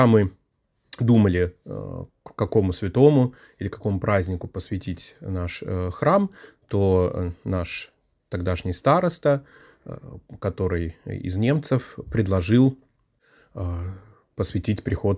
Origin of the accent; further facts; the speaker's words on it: Düsseldorf, North Rhine-Westphalia, Germany; так как я вырос в Дюссельдорфе, моя семья была в Дюссельдорфе